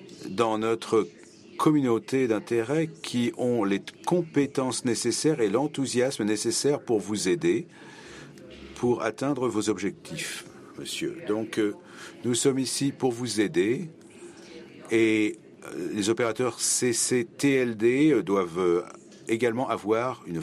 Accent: Pakistan; Bonjour, je suis du Pakistan … Et en effet, je suis un nouveau venu, je suis un boursier, un fellow de l'ICANN, et je travaille au Pakistan

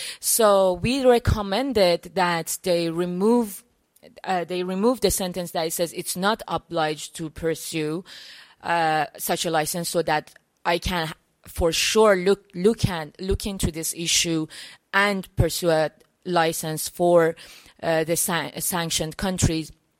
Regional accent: Iran; I am from Iran

